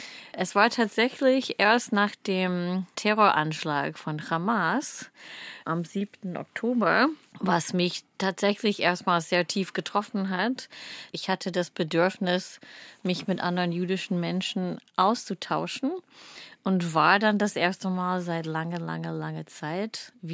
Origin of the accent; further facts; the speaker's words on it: Minnesota, United States; German is a second language; now in Hamburg, Germany; Ich komme ursprünglich aus Minnesota. Ich habe in Highschool Deutsch gelernt.